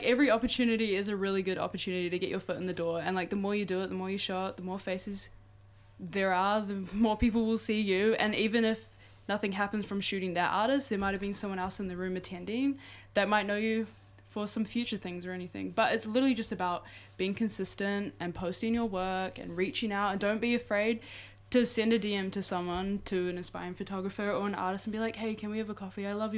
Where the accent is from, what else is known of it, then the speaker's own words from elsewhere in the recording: Mangawhai, Northland, New Zealand; I'm from Mungify